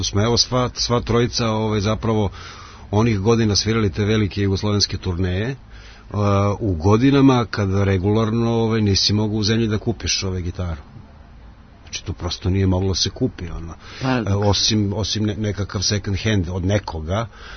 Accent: Banatski Karlovac, Vojvodina, Serbia; A ja sam inače iz Južnog Banata rodom i živeo sam prvih 11 godina u Banatskom Karlovcu

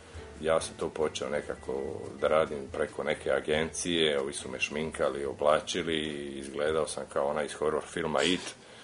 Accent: Split, Split-Dalmatia County, Croatia; moved away as an adult; now in Belgrade, Serbia; dolazim iz Splita. U Beogradu sam već skoro 8 godina, razlog je naravno ljubav, oženjen i ostao da živim tu.

